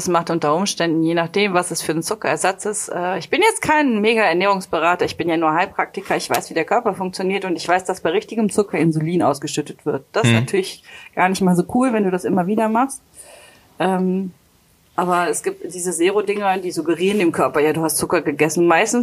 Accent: Bonn, North Rhine-Westphalia, Germany; Naja, guck mal, ich komme ja aus Bonn.

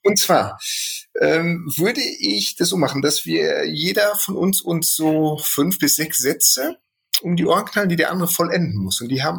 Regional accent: Bochum, North Rhine-Westphalia, Germany; in Bochum bei uns, ich komme aus dem Ruhrpott

